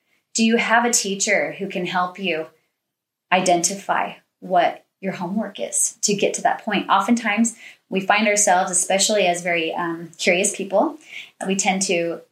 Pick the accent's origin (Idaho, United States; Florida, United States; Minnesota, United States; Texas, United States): Texas, United States; I grew up in Texas, and there was this all-state competition where everyone in the state was assigned the exact same series of etudes.